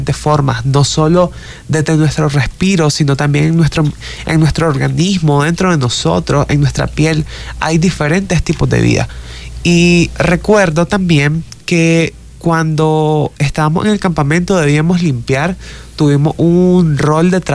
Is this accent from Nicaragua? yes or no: yes; Nicaragua; a tomar acciones para mejorar nuestra realidad como nicaragüense.